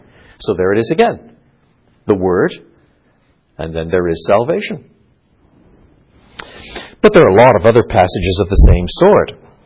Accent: Canada; I'm from Canada.

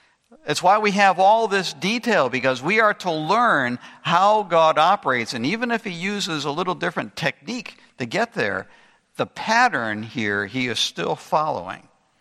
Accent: Massachusetts, United States; She was growing up in Pittsburgh in an entirely different religious environment than what I was growing up in Massachusetts.

